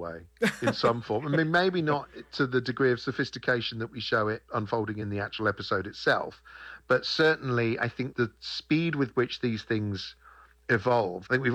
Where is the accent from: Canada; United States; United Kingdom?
United Kingdom; especially being British, you can't help being British growing up, you're acutely aware of the class system.